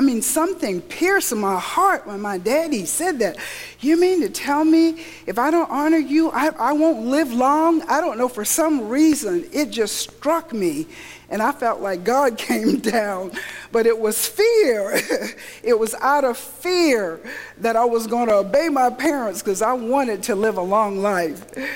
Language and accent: English; South Carolina, United States; I grew up in the South. South Carolina is where I was actually born and raised.